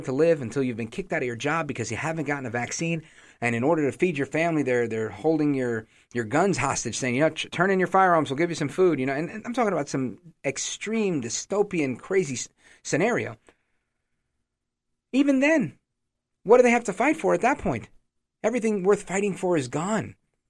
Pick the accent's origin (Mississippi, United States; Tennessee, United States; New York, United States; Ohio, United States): New York, United States; Brooklyn; born there; now in New Jersey, United States; Born in Brooklyn, but I live in Jersey now.